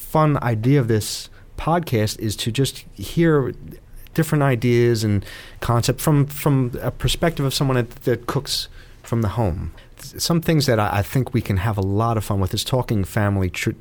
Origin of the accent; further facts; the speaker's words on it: Philadelphia, Pennsylvania, United States; being that I grew up in South Philly, it was an area that I felt very comfortable